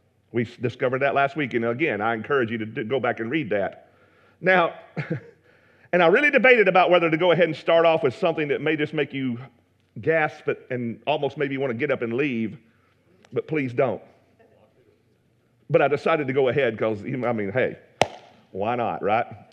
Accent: Alabama, United States; I am from Alabama. Can you tell? And being from Alabama, if somebody asks me what I am, according to my status in my state, I'm an Alabamian.

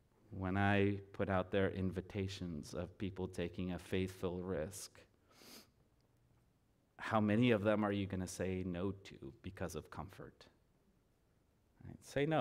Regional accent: Brazil; I'm Brazilian, and I grew up in Brazilian churches

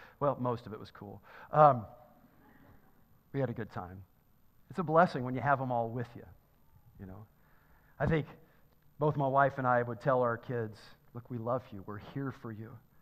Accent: Walnut Grove, Tennessee, United States; I told you I'm from Tennessee, and I went to school at a small elementary school in Walnut Grove, Tennessee.

